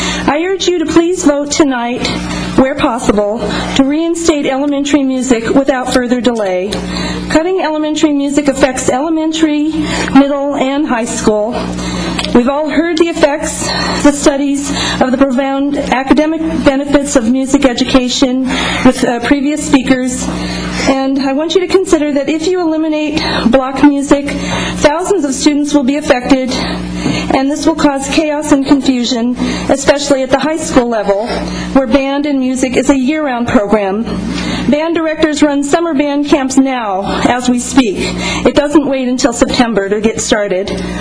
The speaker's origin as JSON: {"language": "English", "town": "Laguna Niguel", "region": "California", "country": "United States", "said": "I'm from Laguna Niguel"}